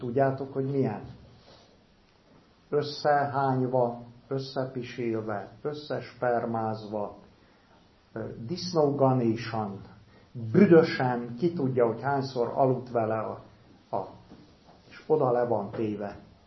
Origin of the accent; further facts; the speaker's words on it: Mamaia, Constanța County, Romania; 13 éves koromig a szüleim kalotaszegi kézimunkákat ott árultak. Ott nőttem fel a román tengerparton